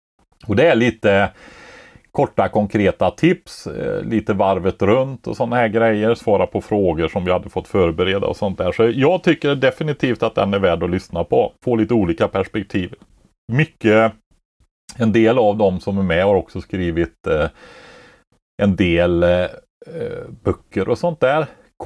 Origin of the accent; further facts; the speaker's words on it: Sunne, Värmland, Sweden; Nej, men de ordnade i min hemkommun här, Sunne.